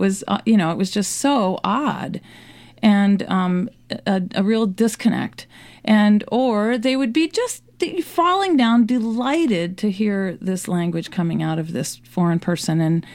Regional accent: United States; And I mean, sometimes I felt like a celebrity being an American there.

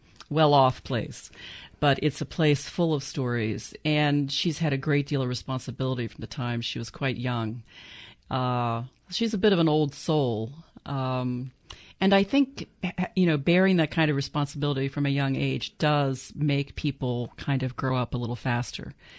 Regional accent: United States; Well, I think I'm an American writer.

